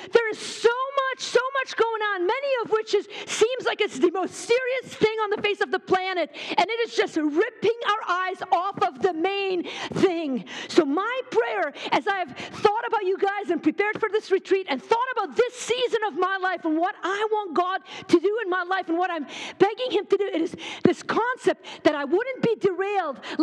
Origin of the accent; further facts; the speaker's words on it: Beirut, Beirut Governorate, Lebanon; I grew up in Beirut, Lebanon.